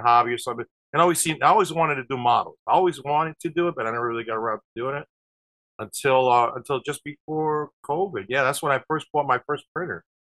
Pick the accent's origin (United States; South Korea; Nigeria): United States; New Jersey; Well, I was born in Jersey. I grew up here, but my parents are from Argentina.